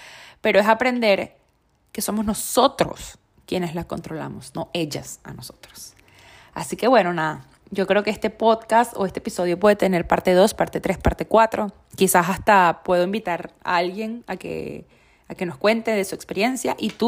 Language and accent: Spanish; Venezuela; moved away; hacer amigos luego de que yo salí de Venezuela me ha costado muchísimo